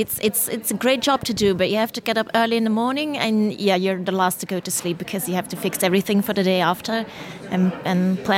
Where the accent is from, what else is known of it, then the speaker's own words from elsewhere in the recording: Belgium; I'm from Belgium.